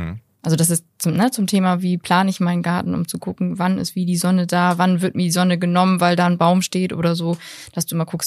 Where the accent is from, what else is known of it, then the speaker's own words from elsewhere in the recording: Bremen, Germany; ich komme aus Bremen und bei uns sagt man irgendwie Grünmarkt.